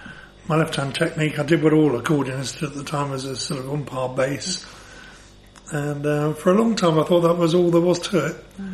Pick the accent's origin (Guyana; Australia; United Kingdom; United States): United Kingdom; Bournemouth, South West England; Well, I was brought up in Bournemouth